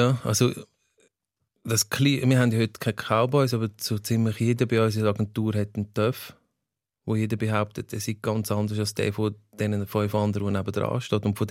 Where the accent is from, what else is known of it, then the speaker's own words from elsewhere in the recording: Aargau, Switzerland; weil so als Aargauer in Zürich, weisst du, musst du ein bisschen schauen, dass du dann auch ankommst.